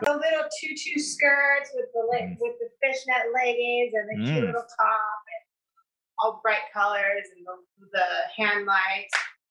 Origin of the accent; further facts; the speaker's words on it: Kansas, United States; because I was raised in Kansas, you know, good old Dusty.